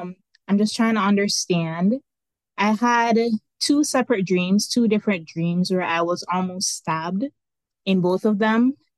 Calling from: Jamaica; Calling you from Jamaica, actually.

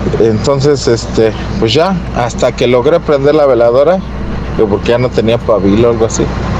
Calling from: Mexico City, Mexico; Soy aquí de la Ciudad de México

